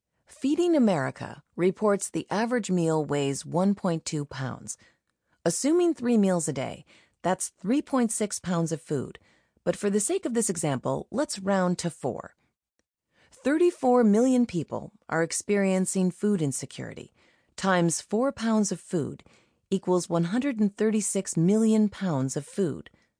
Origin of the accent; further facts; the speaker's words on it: Arkansas, United States; I got an intimate look at my home state from the passenger side window. We explored all sorts of back roads, the foothills of the Ozark Mountains, and tried to find small towns with the best names, my personal favorite being Possum Grape.